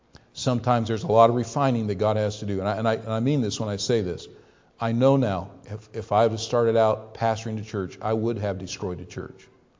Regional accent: Ohio, United States; You know, I grew up in Ohio.

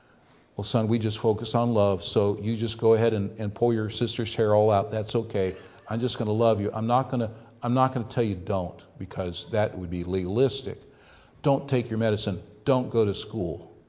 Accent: Ohio, United States; You know, I grew up in Ohio.

